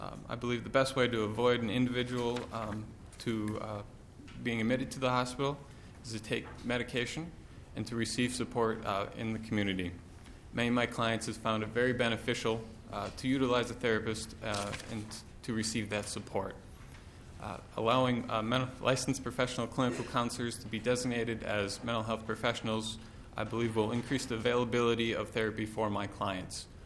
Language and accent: English; Bemidji, Minnesota, United States; My long-term goal is to move back to my hometown of Bemidji, Minnesota